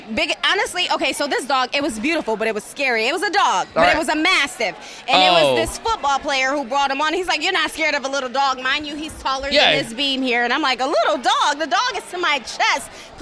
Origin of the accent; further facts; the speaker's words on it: Detroit, Michigan, United States; now in Chicago, United States; Originally from Detroit, Michigan.